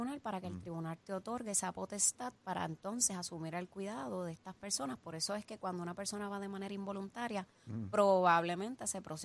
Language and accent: Spanish; Humacao, Puerto Rico; fue en mi pueblo, en Humacao, donde yo me crié.